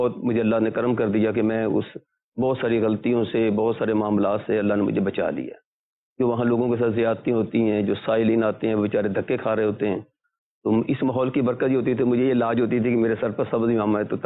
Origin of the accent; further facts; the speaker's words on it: Okara, Punjab, Pakistan; born there; جی میری پیدائش تو اکاڑا کی ہے